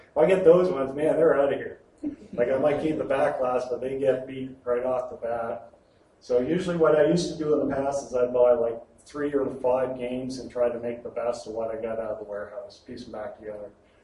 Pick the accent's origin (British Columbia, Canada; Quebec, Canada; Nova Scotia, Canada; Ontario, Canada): Nova Scotia, Canada; Halifax; So I'm from Halifax, Nova Scotia. So we're located on the east coast of Canada.